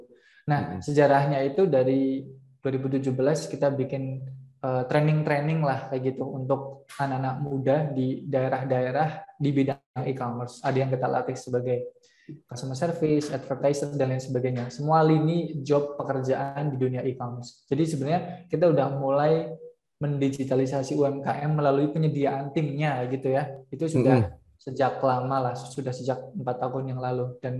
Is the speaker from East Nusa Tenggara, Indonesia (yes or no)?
no; Purbalingga, Central Java, Indonesia; Aku aslinya dari Jawa Tengah, tepatnya di Kabupaten Purbalingga, kayak gitu.